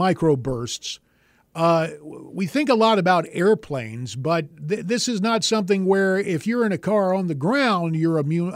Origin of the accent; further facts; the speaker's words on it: the Carolinas, United States; now in Arizona, United States; I grew up in the Carolinas, then ended up in the desert out in Arizona